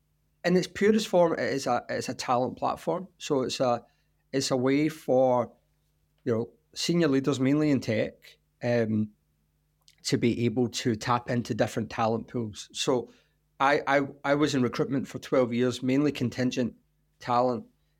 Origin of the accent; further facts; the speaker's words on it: Lanark, Scotland, United Kingdom; also born or lived in United States; So I'm from a little town just outside Glasgow in Scotland called Lanark. Like I said, I spent a lot of my time in the US, you know, 15 years working with large US firms. So a lot of time in America, I'm really a Glasgow boy at heart.